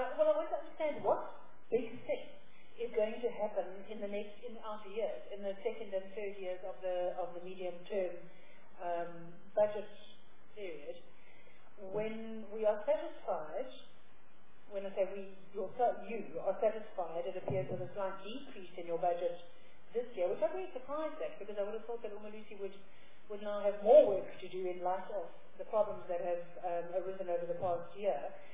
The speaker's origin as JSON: {"language": "English", "region": "Eastern Cape", "country": "South Africa", "said": "I'm from the Eastern Cape"}